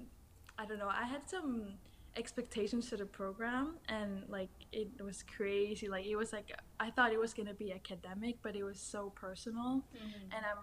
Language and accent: English; Nuuk, Sermersooq, Greenland; I'm from Nuuk, Gelasid Nunat, or Greenland, colonial name.